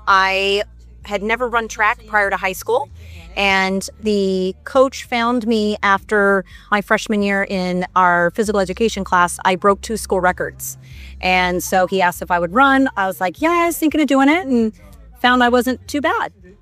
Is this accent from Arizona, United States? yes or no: yes; Surprise, Arizona, United States; I'm 49 years old. I'm from Surprise, Arizona.